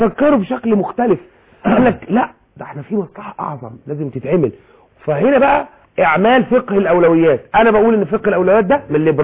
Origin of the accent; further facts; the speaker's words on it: Egypt; انا مواطن عادي من مصر.